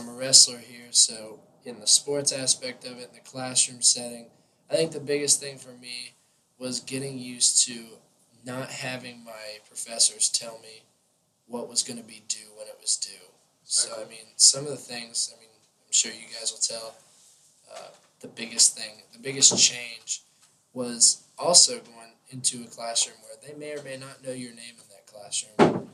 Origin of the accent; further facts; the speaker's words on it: Ohio, United States; I also was from a really small town northeast of Cincinnati. We had fewer people in my hometown than we do at this college.